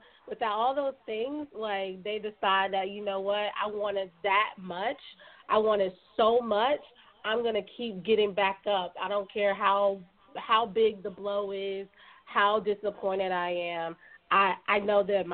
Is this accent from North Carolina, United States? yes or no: yes; North Carolina, United States; also born or lived in New York; No, I'm from North Carolina, but I moved to New York shortly after college, about 6 months after college, and I stayed there for 9 years.